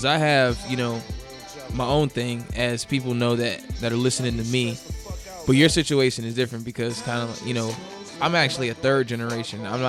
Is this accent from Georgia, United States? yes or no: yes; Georgia, United States; Yeah, because I'm from Georgia, you know. You from Cali. I ain't from here like that.